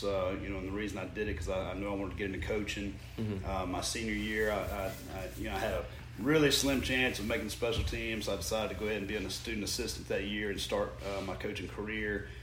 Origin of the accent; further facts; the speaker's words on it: Alabama, United States; I'm from Alabama originally, central Alabama, just about 45 minutes north of Montgomery, sort of sandwiched between Montgomery and Auburn.